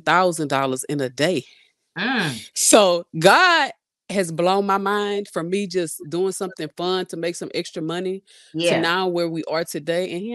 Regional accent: Louisiana, United States; I'm from Louisiana, but my people don't really be doing this kind of stuff. We be eating crawfish and stuff.

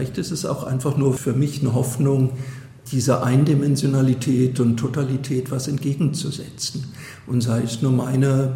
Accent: Southwest Germany, Germany; Also ich komme hier aus dem Südwesten, hier gibt es keine Schützenfeste.

